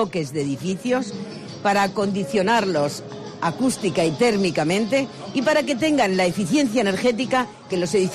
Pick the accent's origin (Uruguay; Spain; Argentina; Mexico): Spain; Asturias; Como buena asturiana